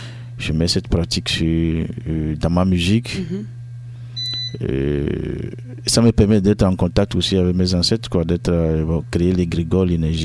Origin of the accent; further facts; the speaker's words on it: Vogan, Maritime, Togo; Je viens du Togo, comme je l'ai dit. Je suis Wati. Je viens du Vogan.